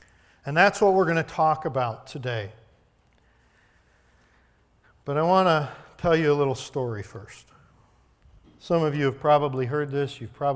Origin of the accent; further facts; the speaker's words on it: Chicago, Illinois, United States; And as a Chicagoan, I don't know why he said hot dogs